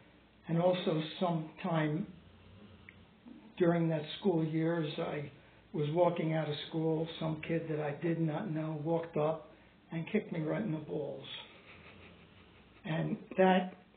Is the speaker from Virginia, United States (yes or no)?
no; Philadelphia, Pennsylvania, United States; I grew up in Philadelphia. I was a preemie baby. I was born in 1939, and right before the war started.